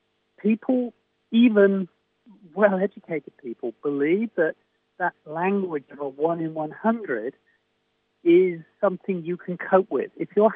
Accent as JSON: {"language": "English", "country": "United Kingdom", "tie": "born or raised there", "said": "It's the same psychology as myself growing up in the United Kingdom."}